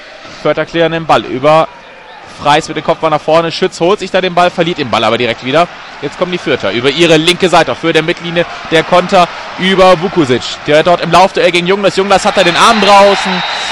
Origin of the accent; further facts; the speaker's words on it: Bielefeld, North Rhine-Westphalia, Germany; Also da sind wir, selbst wir als Bielefelder sind da anderes gewohnt.